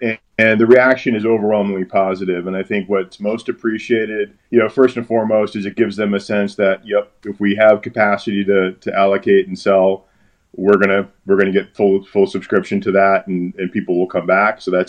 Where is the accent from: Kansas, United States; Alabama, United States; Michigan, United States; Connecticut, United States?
Connecticut, United States; I grew up in Connecticut, technically on the wrong side of the line.